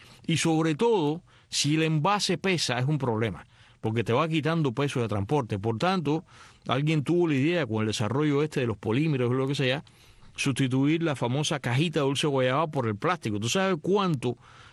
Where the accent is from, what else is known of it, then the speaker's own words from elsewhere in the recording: Cuba; yo llegué a verlo en mi infancia en Cuba